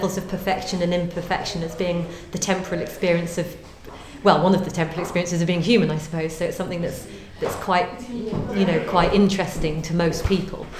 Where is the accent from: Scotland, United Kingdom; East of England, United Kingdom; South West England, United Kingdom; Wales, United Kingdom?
East of England, United Kingdom; Cambridge; I grew up in Cambridge. So I did my foundation at CRC, and then after that got onto a course in London, and I've only just moved back to Cambridge